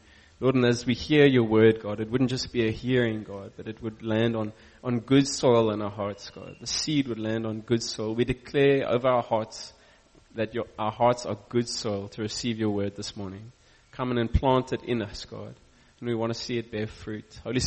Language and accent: English; Stellenbosch, Western Cape, South Africa; I'm from Stellenbosch.